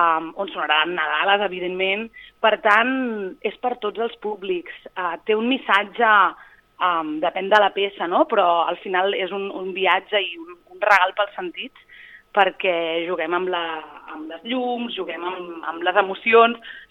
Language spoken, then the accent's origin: Catalan; Sabadell, Catalonia, Spain; now in Castellar del Vallès, Spain; Doncs perquè jo sóc de Sabadell i ara mateix estic vivint a l'Airesol, a Castellà